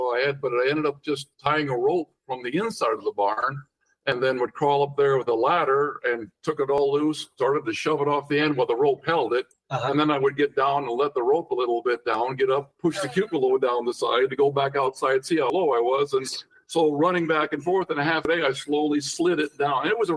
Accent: North Dakota, United States; I said, it's Florida. I'm from North Dakota. It's going to be better.

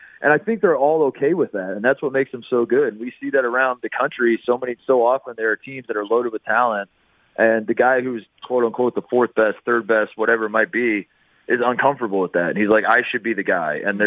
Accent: Indiana, United States; I was born and raised in Indiana, and I grew up an Indiana fan.

